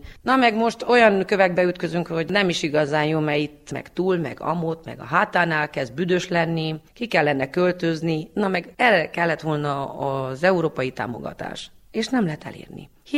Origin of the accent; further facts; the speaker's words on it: Vânători, Mureș County, Romania; disznajói származású vagyok, 38 éves